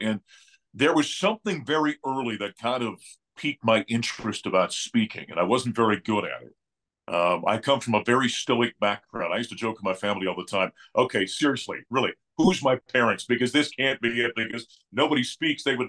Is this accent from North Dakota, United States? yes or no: yes; North Dakota, United States; No, I'm not. I'm from North Dakota.